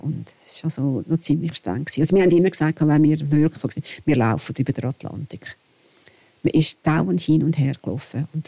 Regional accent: Wallisellen, Zurich, Switzerland; ich bin in Wallisellen aufgewachsen und das ist ja sehr nah zum Flughafen Kloten.

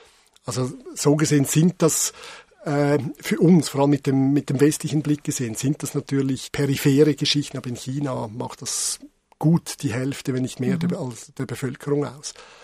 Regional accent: Switzerland; Mir als Schweizer, ich als Mann, ich als Teil der Jugendbewegung 80er Jahre

